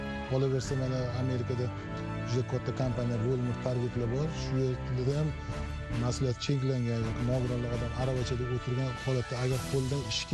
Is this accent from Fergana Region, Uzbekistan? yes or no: no; To'ytepa, Tashkent Region, Uzbekistan; Kelib chiqishimiz O'zbekiston Respublikasi Toshkent viloyatida To'ytepa shahar. Hozirgi paytda Toshkent viloyatining markazi Nurafshon shahrida tug'ilganman.